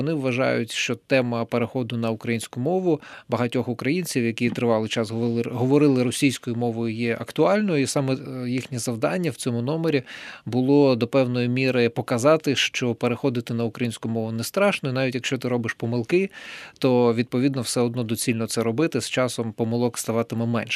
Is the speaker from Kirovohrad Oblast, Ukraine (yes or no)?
no; Donetsk, Donetsk Oblast, Ukraine; first language Russian; Ukrainian is a second language; моя батьківська мова російська, я в дитинстві говорив і твоя, так? Тому що ти з Криму, я з Донецька.